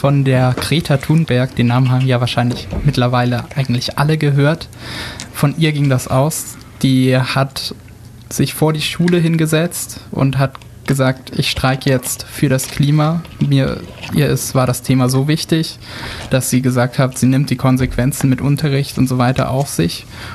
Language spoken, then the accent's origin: German; Überlingen, Baden-Württemberg, Germany; Ich bin 19 Jahre alt jetzt und ich komme vom Bodensee aus Überlingen.